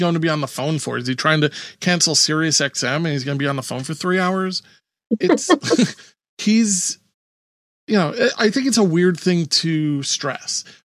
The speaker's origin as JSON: {"language": "English", "town": "Five Towns", "region": "New York", "country": "United States", "tie": "born or raised there", "said": "I grew up in the Five Towns."}